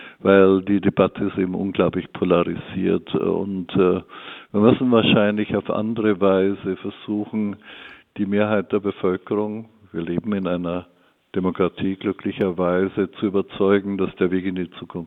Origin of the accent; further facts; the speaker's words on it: Bavaria, Germany; born there; ich bin selbst in einem Holzhaus geboren in Niederbayern, das 500 Jahre alt ist.